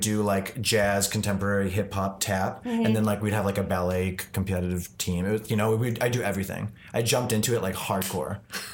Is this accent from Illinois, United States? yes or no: yes; Illinois, United States; also born or lived in Danbury, Connecticut; But I don't remember it at all because at like 2.5 years old, I moved to the suburbs of Chicago.